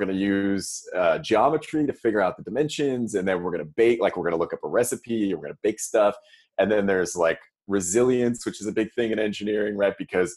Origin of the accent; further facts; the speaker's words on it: Toronto, Ontario, Canada; I'm from Toronto originally, and my parents are there.